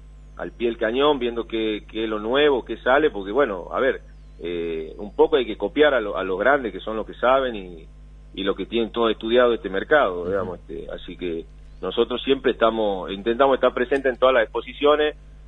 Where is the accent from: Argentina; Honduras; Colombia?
Argentina; Tucumán; now in Catamarca, Argentina; Imagínate que yo me vine de Tucumán a vivir en el 2019, me vine a vivir a Catamarca.